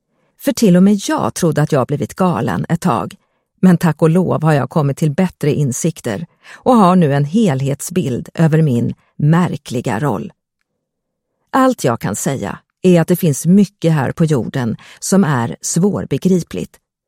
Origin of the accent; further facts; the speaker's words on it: Stockholm, Stockholm County, Sweden; Hur kan då jag, en vanlig kvinna född och uppvuxen i Stockholm, hävda att jag skulle vara besläktad med en asynja?